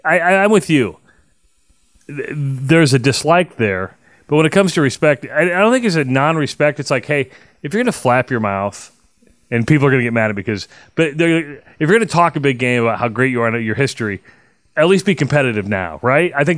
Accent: Minden, Iowa, United States; I grew up in Western Iowa. I grew up in Minden, Iowa. I grew up 30 miles from Omaha. I grew up an Iowa fan, and there's nothing wrong with that.

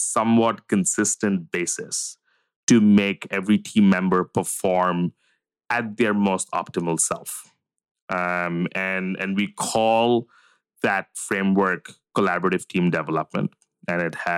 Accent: India; now in Singapore; I live in Singapore with my wife and 15-day-old son. I am Singaporean by nationality today and consider Singapore home, but I spend the formative part of my life in India.

